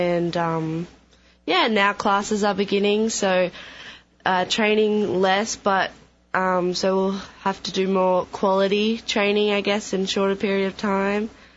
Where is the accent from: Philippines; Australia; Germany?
Australia; Canberra, Australian Capital Territory; moved away as an adult; now in United States; So I'm from Australia. I live in the capital of Australia, Canberra, which is around 3 hours from Sydney. I moved to Texas last year to come to Blinn to play volleyball.